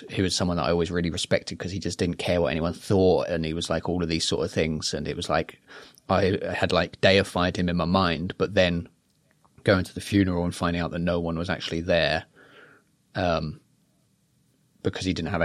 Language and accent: English; Iceland; was about going back to my hometown in Iceland